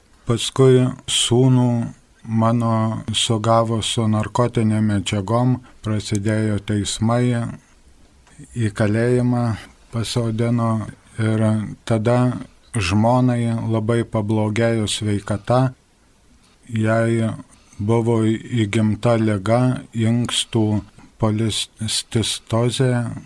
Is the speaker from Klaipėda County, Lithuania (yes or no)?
no; Serečius, Tauragė County, Lithuania; now in Balbieriškis, Lithuania; dabar gyvenu Balbieriškėje, mano tėviškė Serečius, Jurbarko rajone, ir gimiau aš tikinčioj šeimoje